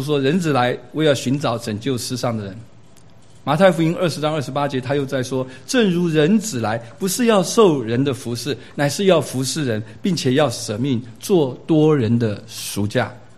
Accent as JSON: {"language": "Chinese", "country": "South Africa", "said": "我是从南非来的，所以我就找一些南非的这些图案哈。我们非洲很多动物"}